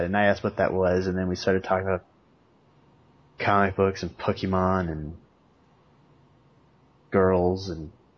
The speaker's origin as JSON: {"language": "English", "town": "Portland", "region": "Oregon", "country": "United States", "said": "I'm also from Portland, Oregon, though. Wouldn't you know it?"}